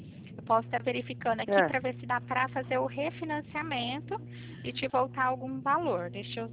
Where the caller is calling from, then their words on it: Pirassununga, São Paulo, Brazil; Eu falo da cidade de Pirassununga.